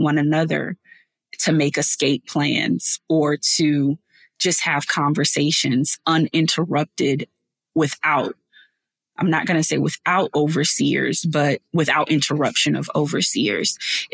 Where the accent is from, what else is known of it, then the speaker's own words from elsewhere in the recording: Beaufort, South Carolina, United States; So I am from a place called Beaufort, South Carolina